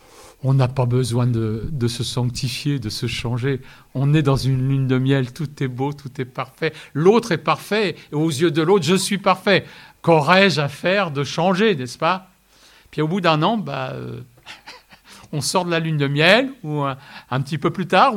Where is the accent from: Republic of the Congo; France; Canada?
France; Donc, mon statut à moi, c'était d'être apatride. Il a fallu que j'attende de faire mon service militaire pour choisir et dire, bon, je suis français.